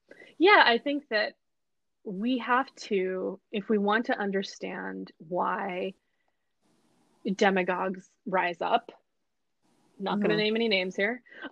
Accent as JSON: {"language": "English", "country": "Pakistan", "said": "I am Pakistani, like I said. You know, Pakistan used to be part of India."}